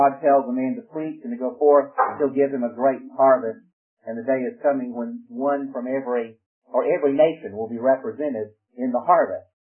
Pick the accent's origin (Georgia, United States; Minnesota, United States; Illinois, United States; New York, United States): Georgia, United States; When I come from Georgia, in the mountains, they have a tongue.